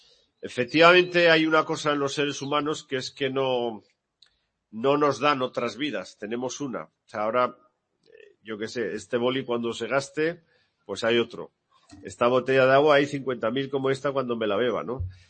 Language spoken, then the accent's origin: Spanish; Barbastro, Aragon, Spain; Mi pueblo se llama Barbastro, que es un pueblo del Alto Aragón, de la provincia de Huesca